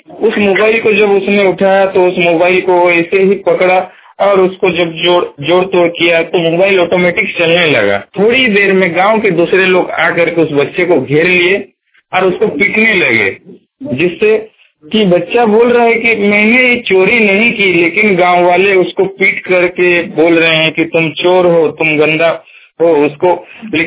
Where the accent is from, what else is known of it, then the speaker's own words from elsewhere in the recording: Bhandarbera, Jharkhand, India; मैं झारखंड स्टेट का रहने वाला हूँ। District Singhbhum, मुसाबुनी block, village भंडारवरो।